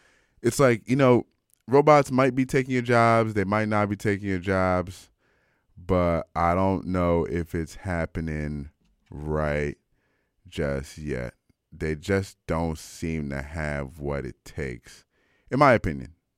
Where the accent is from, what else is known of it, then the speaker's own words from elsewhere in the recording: United States; And I say ours, like, I'm an American